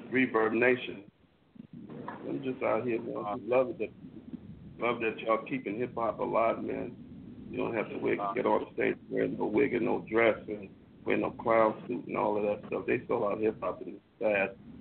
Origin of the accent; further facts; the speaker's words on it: Oakland, California, United States; also born or lived in Brooklyn, New York; I'm straight up from Oakland, California. I was born in Brooklyn, New York, where hip hop started.